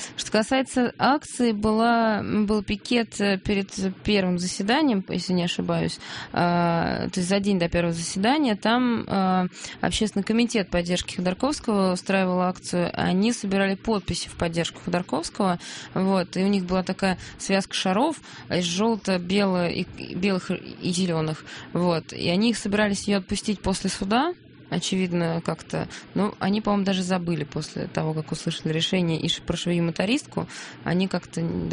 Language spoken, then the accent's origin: Russian; Moscow, Russia; Я зажравшаяся москвичка.